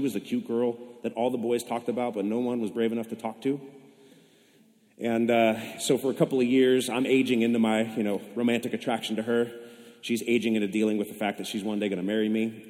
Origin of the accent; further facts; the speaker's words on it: California, United States; now in Manteca, United States; I grew up in the Bay Area. She grew up here in Manteca.